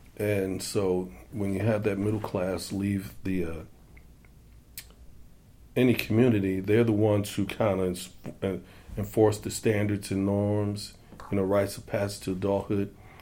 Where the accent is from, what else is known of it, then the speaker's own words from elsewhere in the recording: New York City, New York, United States; In Manhattan, on the main street in Harlem, on 125th Street, just two blocks down the street from the Apollo Theater and public housing.